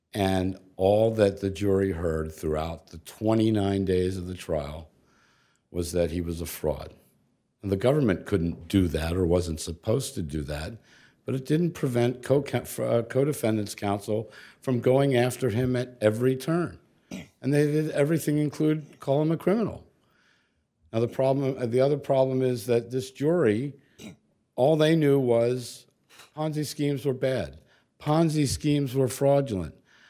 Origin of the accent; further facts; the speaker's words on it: Philadelphia, Pennsylvania, United States; I'm from Philadelphia, so I can't do anything about that.